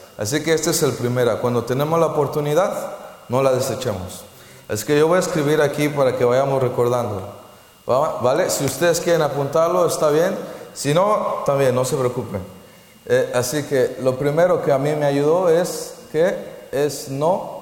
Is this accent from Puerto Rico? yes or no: no; Mexico; now in Lisbon, Portugal; Vengo originalmente de México y estoy ahora viviendo en Lisboa, Portugal.